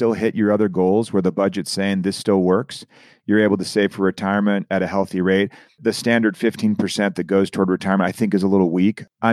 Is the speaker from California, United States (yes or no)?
no; Phoenix, Arizona, United States; I was born and raised in Phoenix.